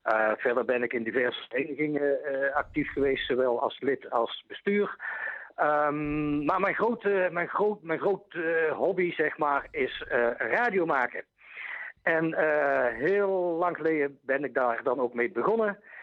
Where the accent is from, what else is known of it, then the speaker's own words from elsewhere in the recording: Baarle-Nassau, North Brabant, Netherlands; also born or lived in Turnhout; Dan moeten we naar Turnhout. Daar ben ik geboren, maar ik ben verder getogen in Baarle-Nassau.